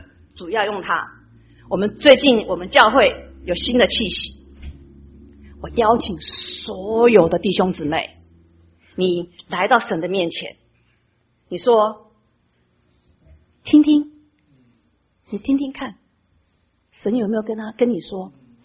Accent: China; 今天是普尔节，也是我们中国人的元宵节

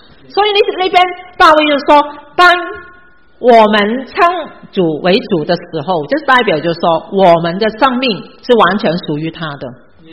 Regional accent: China; 我们中国人因为我们没有保障，对不对？

